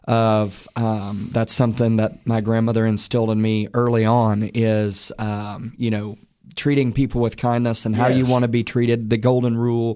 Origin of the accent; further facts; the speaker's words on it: Cookeville, Tennessee, United States; Growing up in Cookeville, not thinking about